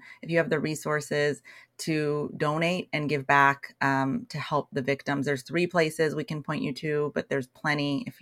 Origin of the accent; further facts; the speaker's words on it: California, United States; This is my home state, and I really felt we were called to just take a minute here